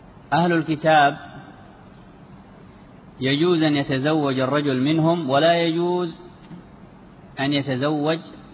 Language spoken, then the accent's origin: Arabic; Sanaa, Yemen; ولهم وجود في بعض البلاد عندنا في صنعاء وفي مناخة وفي بعض مواضع في إب